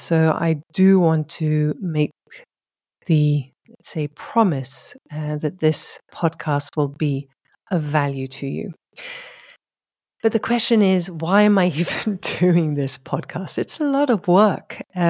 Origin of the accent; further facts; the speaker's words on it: England, United Kingdom; I also have an international background and I grew up in England, 17 years. So I have always been in both languages